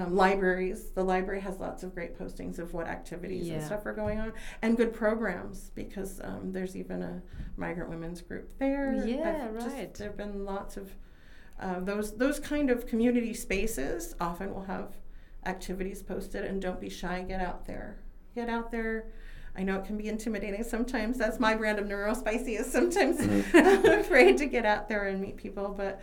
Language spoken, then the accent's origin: English; California, United States; also born or lived in Colorado; The I grew up in California and I lived in Colorado, so I had the ocean, then I had the Rocky Mountains. And then I came here, and I have both.